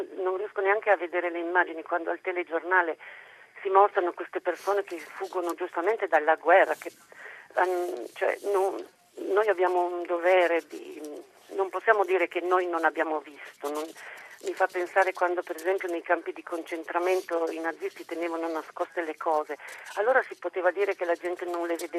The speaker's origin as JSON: {"language": "Italian", "town": "Netro", "region": "Piedmont", "country": "Italy", "tie": "born there", "said": "perché noi siamo nati a Nitro Biellese, un paesino vicino a Biella."}